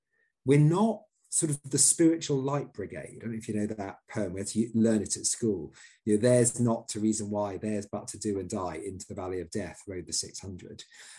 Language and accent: English; Yorkshire and the Humber, United Kingdom; I'm actually a Yorkshireman, not a Lancastrian, so I prefer the other man to buy.